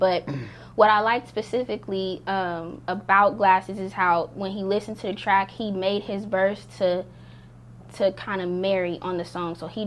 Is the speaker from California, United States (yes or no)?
yes; Compton, California, United States; I'm originally from Compton, and Compton, it'll kind of chew you up and spit you out.